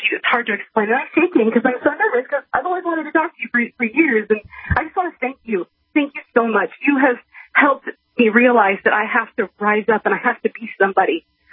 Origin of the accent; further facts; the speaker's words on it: Washington, United States; I'm from Washington State.